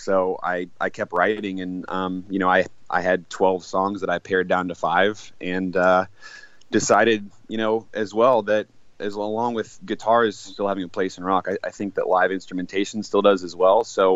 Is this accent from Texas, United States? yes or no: yes; Dallas, Texas, United States; and I'm from Texas, from Dallas, Texas